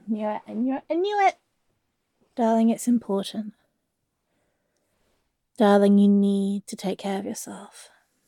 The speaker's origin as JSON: {"language": "English", "region": "England", "country": "United Kingdom", "said": "It's because I'm an English cliche, but just queue."}